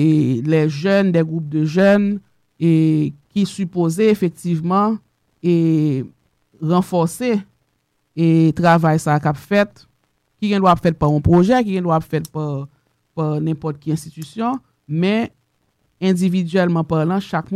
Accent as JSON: {"language": "French", "country": "Haiti", "said": "en tant que bon haïtienne déjà"}